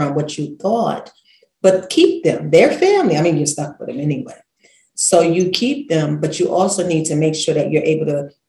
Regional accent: New York City, New York, United States; And I got one, so I'm from Brooklyn, real colorful.

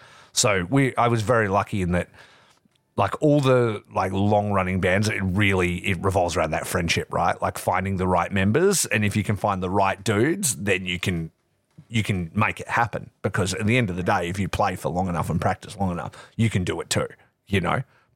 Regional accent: Dongara, Western Australia, Australia; also born or lived in Geraldton / Perth; So I did high school in Geraldton, which is kind of the other side. So I grew up in Dongara, then I went to high school in Geraldton, and then I moved to Perth. So this is like leveling up in size of town

